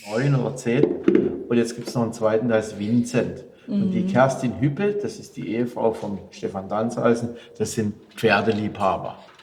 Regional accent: Ihringen, Baden-Württemberg, Germany; born there; In dem Raum geschlafen, wo ich geboren bin, genau.

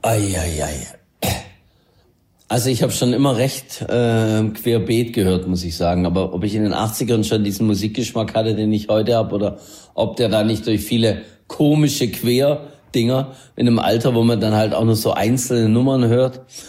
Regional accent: Baden-Württemberg, Germany

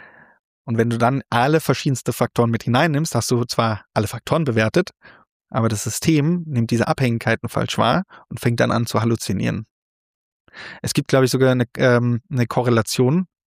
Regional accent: Vienna, Austria; Wir kommen ja aus Wien.

